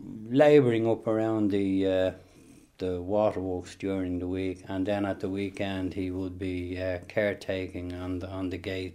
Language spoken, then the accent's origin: English; Bohernabreena, County Dublin, Ireland; I grew up in the waterworks in Bohun na Breana. It's about roughly 3 mile, 2.5 mile up the road from here.